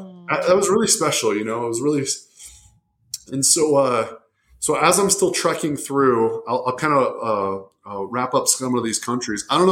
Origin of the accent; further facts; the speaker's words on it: United States; I get a lot of attention because of like my stature, my tattoos, I'm American, you know